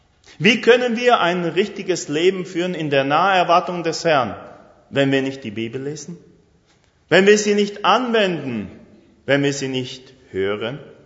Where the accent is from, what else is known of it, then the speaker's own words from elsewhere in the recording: Argentina; now in Germany; Bei uns in Argentinien ist es richtig eine Plage. Nicht nur unter Jugendlichen, sondern auch praktisch alle haben Facebook.